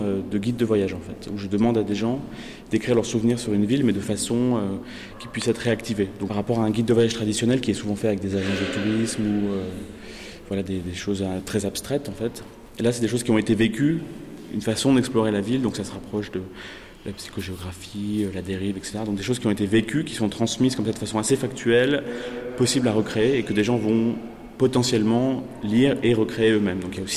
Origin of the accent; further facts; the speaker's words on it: France; moved away as an adult; now in Brussels, Belgium; Alors moi, je suis français, mais j'habite en Belgique depuis plus de 13 ans et j'habite à Bruxelles.